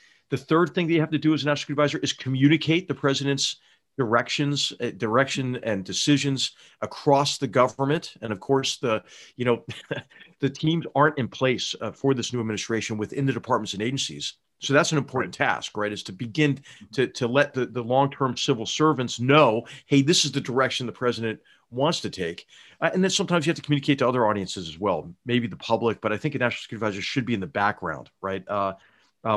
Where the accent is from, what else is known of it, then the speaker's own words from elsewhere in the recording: Philadelphia, Pennsylvania, United States; I got a call when I was visiting my hometown of Philadelphia on a Friday.